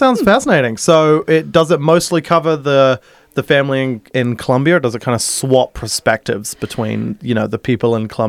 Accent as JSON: {"language": "English", "region": "England", "country": "United Kingdom", "tie": "born there", "said": "Because I'm technically an immigrant to this country. I was born in England, right?"}